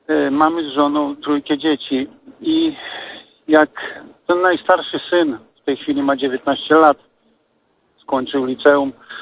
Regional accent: Myszyniec, Masovian Voivodeship, Poland; ja pochodzę z diecezji łomżyńskiej i z parafii myszynieckiej.

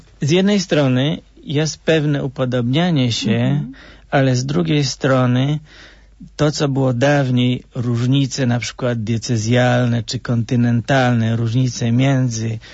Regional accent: Koszalin, West Pomeranian Voivodeship, Poland; born there; Tak, urodziłem się w Koszalinie.

